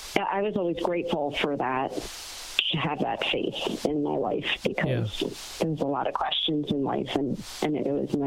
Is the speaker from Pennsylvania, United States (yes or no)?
yes; Philadelphia, Pennsylvania, United States; born or raised there